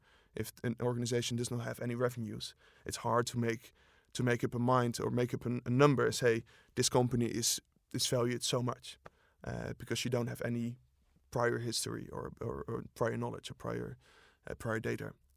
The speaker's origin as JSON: {"language": "English", "region": "Utrecht", "country": "Netherlands", "tie": "born or raised there", "lives_now": "Amsterdam, Netherlands", "said": "I'm 25 years old. I was born and raised in Utrecht. I'm a Dutchie. I moved here to Amsterdam about 5 years ago."}